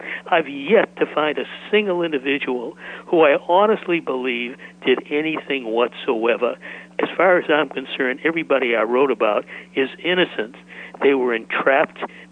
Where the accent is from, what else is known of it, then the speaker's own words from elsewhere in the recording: Boston, Massachusetts, United States; moved away as an adult; But let me just preface that by saying that I grew up in Boston. I was there through college. Then I left.